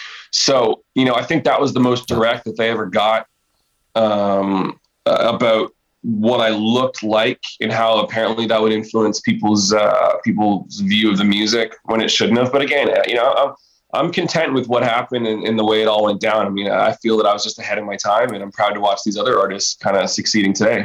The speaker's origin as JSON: {"language": "English", "country": "Canada", "tie": "born or raised there", "said": "growing up in Canada"}